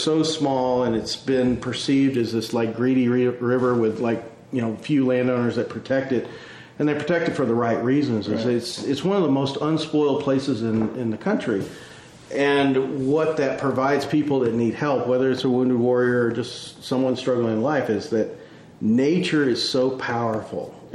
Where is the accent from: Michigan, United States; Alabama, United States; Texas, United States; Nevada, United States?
Texas, United States; I was born and raised in West Texas, spent my half my life getting away from there and the half my life getting back.